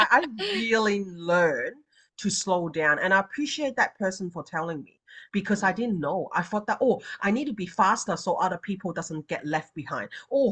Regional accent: Hong Kong; I'm from Hong Kong, so we're very efficient people.

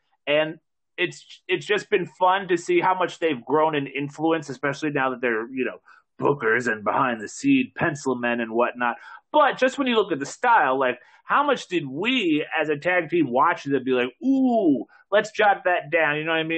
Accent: Northeast, United States; Whereas in contrast to the Hart Foundation and us growing up in the Northeast

